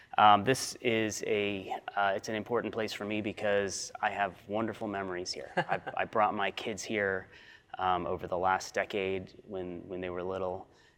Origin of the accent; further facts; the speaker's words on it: Philadelphia, Pennsylvania, United States; And you know, I grew up in Philadelphia. We had the Franklin Institute